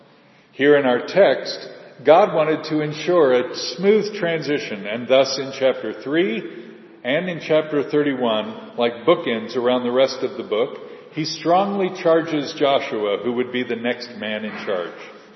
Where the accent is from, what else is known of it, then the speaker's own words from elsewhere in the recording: Australia; which we'll remember again next week on 9/11, or as an Australian, 11/9, 2001.